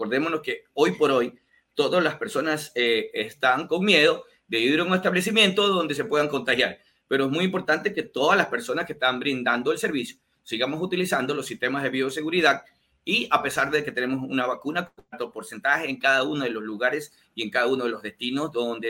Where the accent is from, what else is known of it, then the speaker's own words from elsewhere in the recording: Ecuador; yo me encuentro trabajando en un cantón de un balneario muy conocido aquí en mi país, que es General Villamil Playas